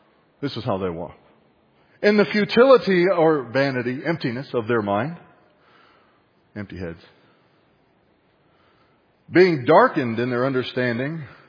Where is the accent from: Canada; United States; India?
United States; San Antonio, Texas; you know, I'm from San Antonio. Priscilla and I are. We grew up there. We've been here a number of years now